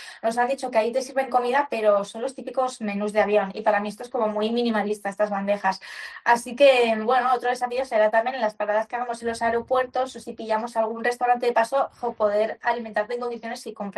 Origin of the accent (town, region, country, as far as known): Spain